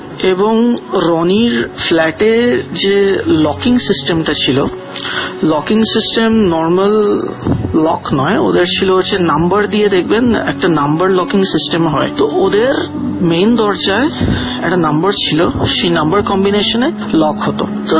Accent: Kolkata, West Bengal, India; আমার বাড়ি কলকাতার টালিগঞ্জ।

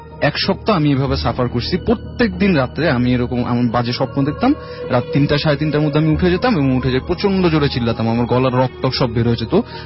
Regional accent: Dhaka, Dhaka Division, Bangladesh; আমি এসেছি ওয়েস্ট ধানমন্ডি সংকট থেকে kindly doing my A levels from private

